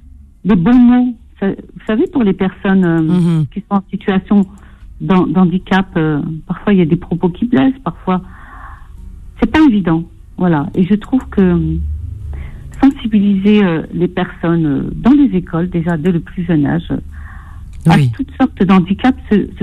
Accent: Algeria; je suis algérienne.

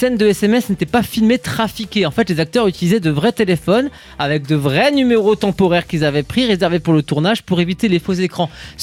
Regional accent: Grand Est, France; Il n'y a pas de club de curling ici chez nous, en Alsace, ou en tout cas dans le Haut-Rhin.

